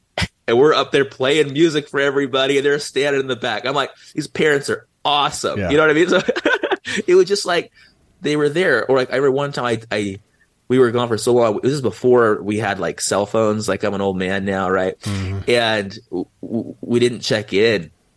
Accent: San Diego, California, United States; I was 16 and I'm from San Diego.

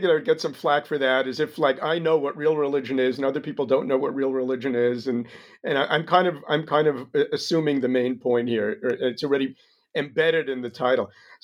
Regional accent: New York, United States; moved away as an adult; now in Israel; Sure. I grew up in New York. Had a traditional yeshiva education.

